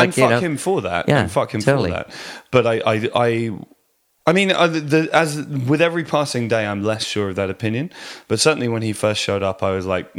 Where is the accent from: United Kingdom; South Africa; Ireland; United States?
United Kingdom; Meonstoke, South East England; now in London, United Kingdom; Oh, that's where I was born. I haven't been to Meonstoke for years. I was raised in Meonstoke, which is near Winchester. I now live in North London.